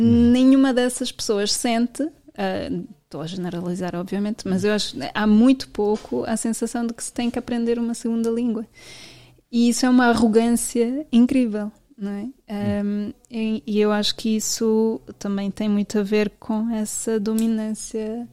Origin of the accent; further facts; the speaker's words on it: Berlin, Germany; Portuguese is a second language; moved away; Eu nasci em Berlim e quando vivia na Alemanha vivia em Berlim, e Berlim tem o seu a sua maneira de falar